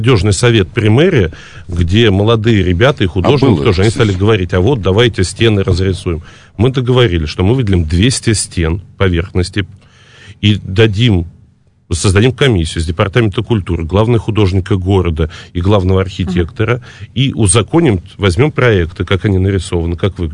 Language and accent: Russian; Nizhny Novgorod, Nizhny Novgorod Oblast, Russia; Я Нижегородец.